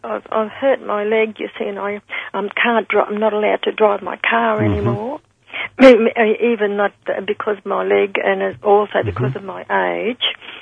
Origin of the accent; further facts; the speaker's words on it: Queensland, Australia; And I come from up in Brisbane and the Darling Downs and all that. I grew up on the Darling Downs.